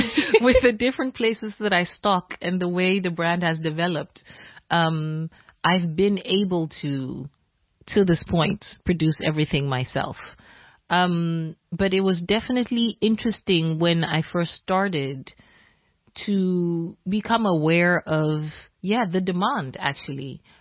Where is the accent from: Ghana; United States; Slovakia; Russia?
Ghana; I'm Ghanaian, so with that background, it means shea butter is our go-to.